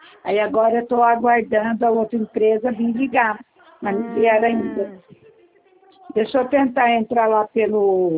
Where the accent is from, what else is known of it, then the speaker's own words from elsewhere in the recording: Andradina, São Paulo, Brazil; Eu sou Andradina.